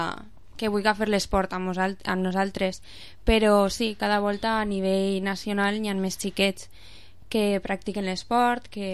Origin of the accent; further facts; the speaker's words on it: Castelló, Valencian Community, Spain; No, jo soc de Castelló.